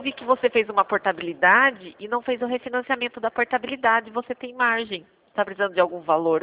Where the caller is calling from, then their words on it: Santa Bárbara, São Paulo, Brazil; sou de Santa Bárbara.